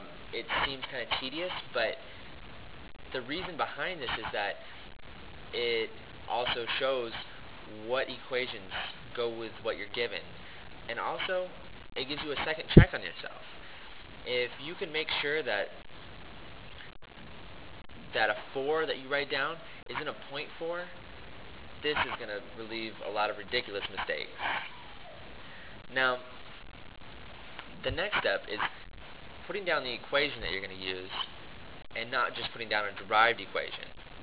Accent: California City, California, United States; also born or lived in Ramstein; I'm from California City, California. And I also spent some of my younger years in Ramstein, Germany.

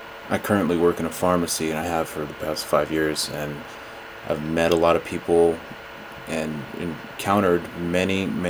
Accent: Anaheim, California, United States; also born or lived in Santa Ana; I'm from Anaheim, California. I was born in Santa Ana, California, but raised my whole life no more than 2 miles away from Disneyland.

